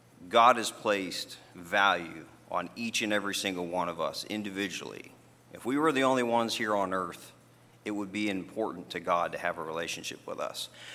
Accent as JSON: {"language": "English", "town": "New Waterford", "region": "Nova Scotia", "country": "Canada", "tie": "born or raised there", "said": "I grew up in New Waterford, so you guys know how close that is to you, and most of you are familiar with Lake Mount, and that's where I was born and raised."}